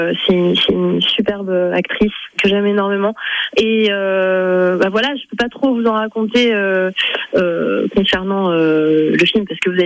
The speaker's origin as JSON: {"language": "French", "town": "Tours", "region": "Centre-Val de Loire", "country": "France", "tie": "born or raised there", "said": "j'ai grandi à Tours, j'étais à Francis Poulenc, j'ai fait ma scolarité là-bas."}